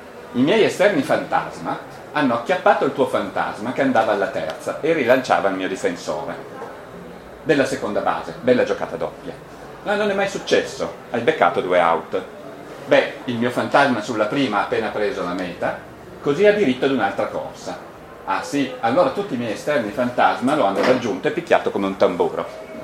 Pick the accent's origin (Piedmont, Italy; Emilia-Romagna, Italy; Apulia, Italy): Piedmont, Italy; Turin; tenete conto che io sono io sono torinese, ma lavoro in Valle d'Aosta